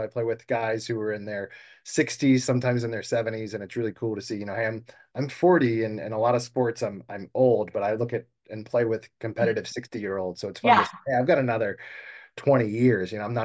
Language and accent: English; New Orleans, Louisiana, United States; I'm born and raised in New Orleans. I was an undergrad when Katrina hit